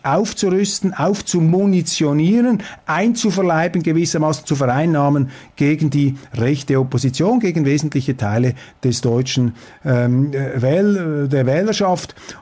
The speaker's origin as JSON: {"language": "German", "country": "Switzerland", "said": "Als Schweizer sehen wir das etwas kritischer. Bei uns ist das Volk das oberste Verfassungsgericht."}